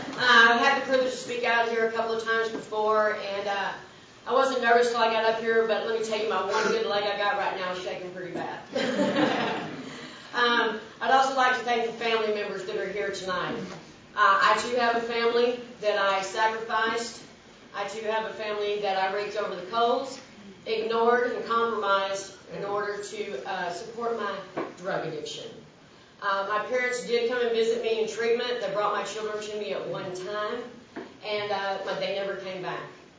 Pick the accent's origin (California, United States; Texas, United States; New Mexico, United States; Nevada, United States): Texas, United States; Austin; I grew up here in Austin, Texas. I went to a school outside of Austin. Maybe some of you heard of it called Pflugerville.